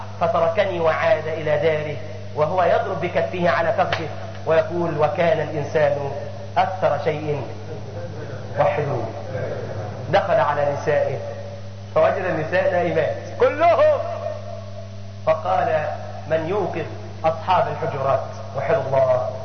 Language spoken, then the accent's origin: Arabic; Egypt; كان عندنا في مصر كنا بنقرا بجزء